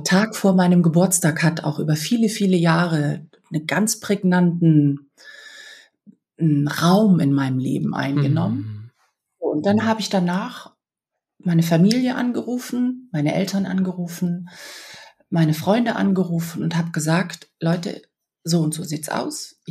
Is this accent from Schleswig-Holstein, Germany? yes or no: yes; Schleswig-Holstein, Germany; ich komme ja aus Schleswig-Holstein, ich hatte das dann auch ein bisschen hier vor der Tür.